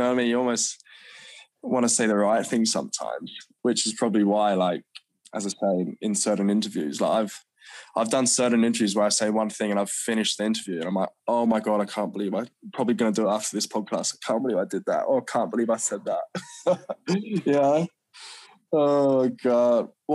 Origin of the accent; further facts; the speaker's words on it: Australia; now in England; growing up in Oz, did I ever think playing county cricket or potentially wanting to play for England was an option?